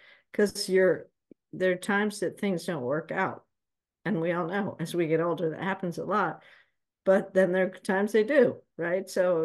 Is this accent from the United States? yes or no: no; Peru; I'm from Peru originally, part Peruvian, part American, part Swiss, a bit of a mess, a good mess.